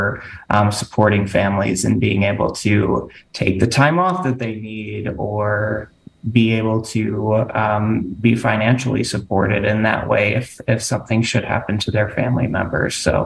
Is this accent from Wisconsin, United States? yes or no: yes; Middleton, Wisconsin, United States; So yes, I'm from Middleton. I currently represent the 79th Assembly District here at the state capitol.